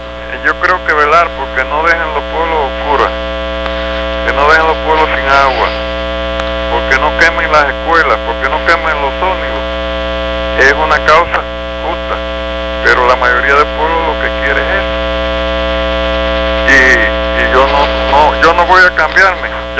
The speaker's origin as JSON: {"language": "Spanish", "country": "Cuba", "moved": "as an adult", "said": "yo no sé si tú sabes, yo salí de Cuba en el 58."}